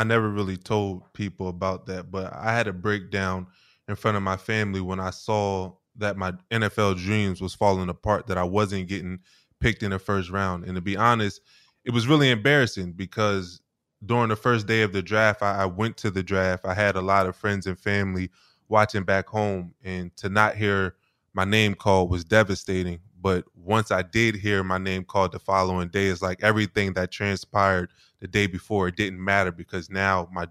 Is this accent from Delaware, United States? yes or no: yes; Wilmington, Delaware, United States; I grew up in Wilmington, Delaware, and I ended up going to Penn State for college